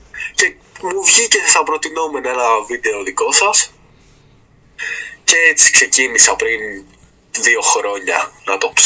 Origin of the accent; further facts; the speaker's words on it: Greece; Εγώ μεγάλωσα εδώ στην Ελλάδα. Έχω γεννηθεί στην Ελλάδα, δεν έχω πολλά ερεθίσματα από εκεί, από Μέση Ανατολή και Ισλάμ. Ναι. Εμένα ο πατέρας μου είναι μουσουλμάνος